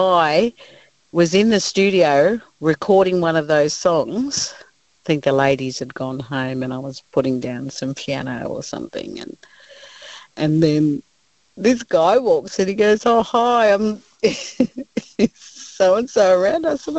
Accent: Sydney, New South Wales, Australia; Obviously, I was so far away growing up in Sydney.

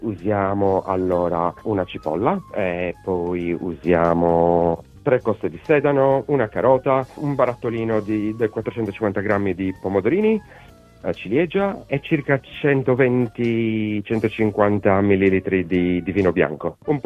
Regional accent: Sardinia, Italy; Io poi che sono sardo, sono molto picky

